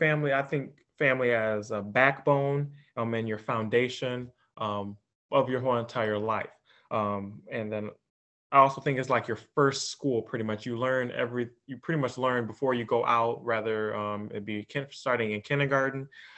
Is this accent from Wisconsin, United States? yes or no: yes; Kenosha, Wisconsin, United States; also born or lived in Racine; Well, first, I was born actually in Racine, Wisconsin, but my life, I've been raised here in Kenosha.